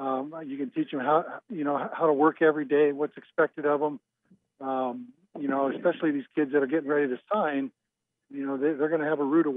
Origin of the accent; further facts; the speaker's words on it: California, United States; I came out to Clarinda from California, from St. Mary's College